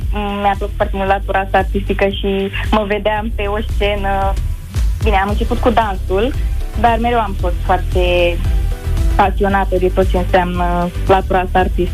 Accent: Târgu Mureș, Mureș County, Romania; Vin din Târgu Mureș, urmează să împlinesc 17 ani, sunt clasa 10-a

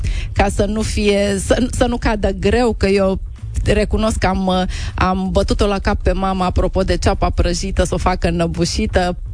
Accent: Romania; Trebuie să recunoaștem noi ca români

